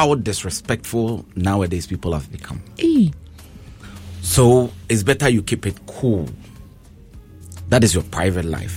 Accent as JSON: {"language": "English", "country": "Ghana", "said": "Issues that, as a Ghanaian and as a human being, I think I can also help address."}